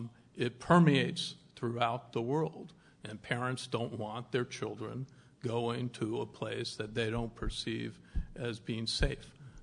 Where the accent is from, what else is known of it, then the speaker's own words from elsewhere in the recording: California, United States; I come from Silicon Valley, where we breed optimism.